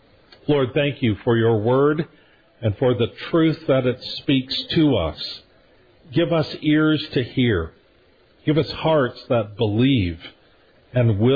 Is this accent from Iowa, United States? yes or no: yes; Sioux Center, Iowa, United States; Well, growing up in Sioux Center, Iowa, I can remember going down to the gymnasium at Dort on those cold winter evenings for what were called travelogues.